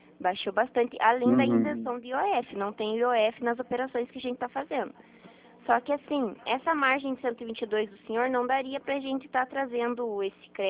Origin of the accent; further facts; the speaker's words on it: Paraná, Brazil; Eu sou do Paraná.